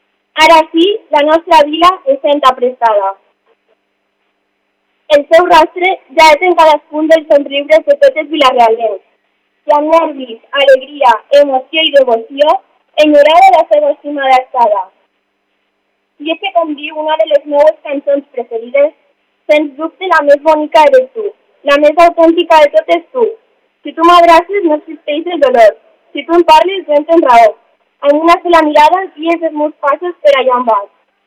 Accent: Vila-real, Valencian Community, Spain; Som de Vila-real i hem de representar amb respecte i responsabilitat el que això significa.

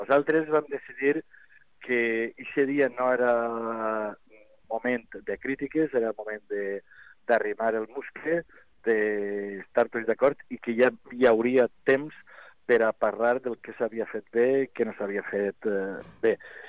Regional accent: Sueca, Valencian Community, Spain; En pobles mitjans, com la Real o el meu poble, Sueca, o pobles més menudets

